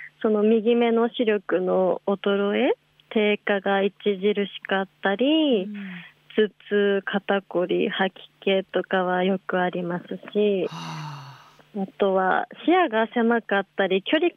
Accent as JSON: {"language": "Japanese", "region": "Hokkaido", "country": "Japan", "tie": "born or raised there", "said": "基本的には地元北海道を中心に活動しております。本当は本日もそちらに直接伺いたかったんですけれど、はい、雪降る北海道からよろしくお願いいたします。"}